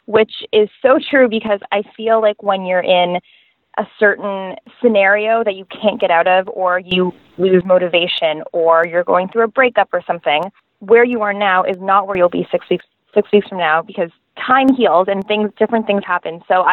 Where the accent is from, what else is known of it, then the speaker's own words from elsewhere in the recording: Mississauga, Ontario, Canada; So I have a really big Filipino family. But I grew up in Mississauga, Ontario, which is a city just outside of Toronto.